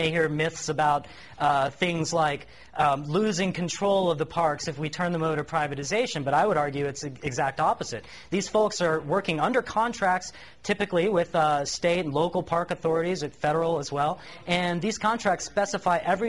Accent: Arizona, United States; like for instance in my home state of Arizona, all of them are concessioned out.

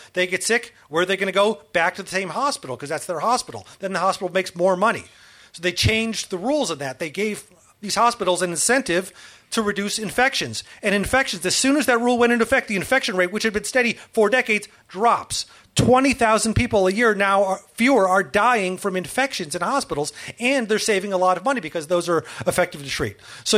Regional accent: Michigan, United States; would have brought down my home state, Michigan, northern Ohio, Indiana, parts of Illinois.

